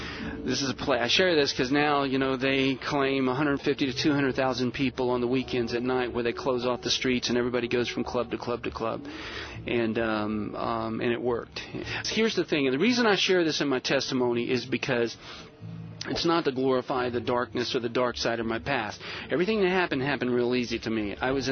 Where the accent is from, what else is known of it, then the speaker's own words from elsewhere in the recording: Florida, United States; so I was from Florida. I went up to South Georgia, sat on my grandparents' farm under a pine tree